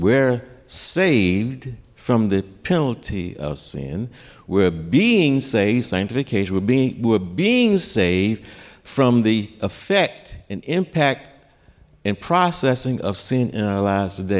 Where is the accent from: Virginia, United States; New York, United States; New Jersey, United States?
Virginia, United States; Roanoke; it was my hometown of Roanoke, Virginia. And I saw all the places that I used to have fun in, and the places that I remembered.